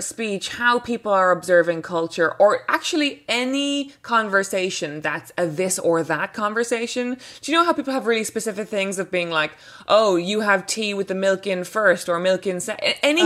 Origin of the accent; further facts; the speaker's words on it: Cork, Munster, Ireland; I'm from Cork, which is a city in Ireland, a city in the south of Ireland.